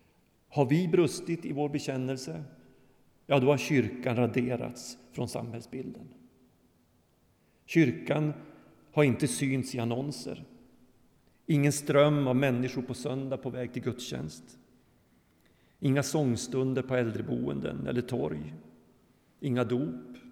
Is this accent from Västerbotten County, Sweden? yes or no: yes; Västerbotten County, Sweden; I Norrland, i min hembygd, i Västerbotten och Lappland